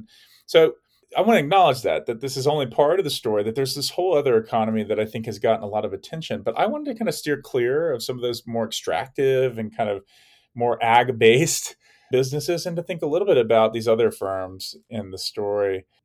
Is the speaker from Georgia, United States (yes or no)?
yes; Atlanta, Georgia, United States; You know, I grew up in the American South and grew up in Atlanta, which was a town that was booming. I was born in 81.